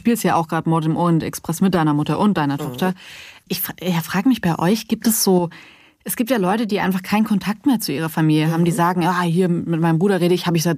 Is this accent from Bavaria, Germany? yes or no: no; Baden-Württemberg, Germany; Ich komme jetzt aus dem Schwabenland